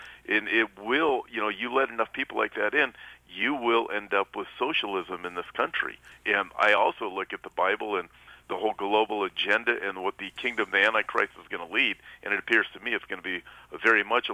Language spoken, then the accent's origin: English; California, United States; I'm from Southern California, and we hear about it all the time.